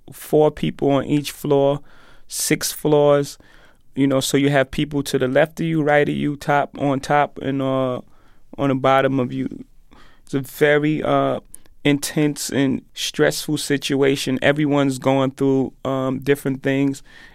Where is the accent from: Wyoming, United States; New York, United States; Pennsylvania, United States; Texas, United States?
New York, United States; Brooklyn; Well, I grew up in Marcy Projects in Brooklyn, and my mom and pop had an extensive record collection.